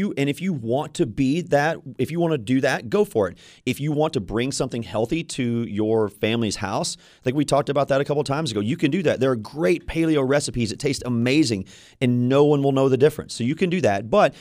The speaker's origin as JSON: {"language": "English", "region": "Louisiana", "country": "United States", "said": "And we're all from Louisiana, so we've been frying turkeys since the early 90s."}